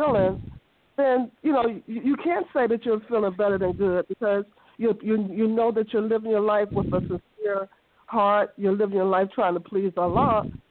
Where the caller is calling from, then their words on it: Washington, District of Columbia, United States; I'm calling from Washington, D.C.